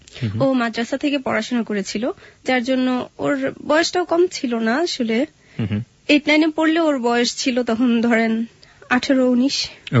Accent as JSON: {"language": "Bangla", "town": "Dhaka", "region": "Dhaka Division", "country": "Bangladesh", "tie": "born or raised there", "said": "আমি ঢাকাতেই বড় হয়েছি"}